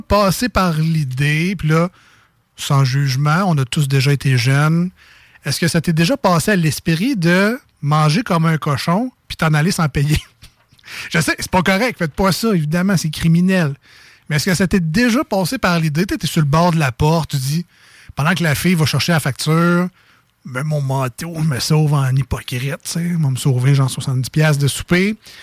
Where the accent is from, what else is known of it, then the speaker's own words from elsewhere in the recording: Quebec City, Quebec, Canada; accent: Limoilou; C'est mon accent de Limoilou.